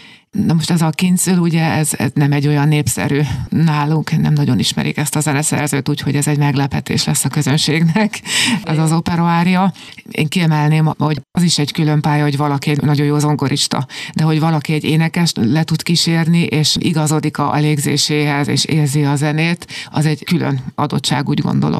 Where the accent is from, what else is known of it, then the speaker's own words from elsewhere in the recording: Nádasladány, Fejér, Hungary; born there; nagy álmom, hogy a szülőfalumban, Nádasladányban